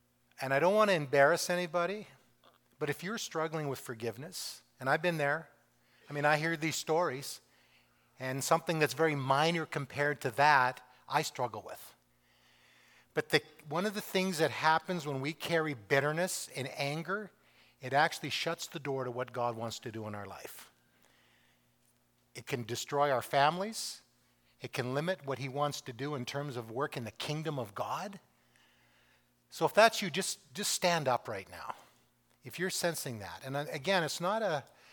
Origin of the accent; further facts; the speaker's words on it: Canada; And to tell them, I'm from Canada and we're praying for you.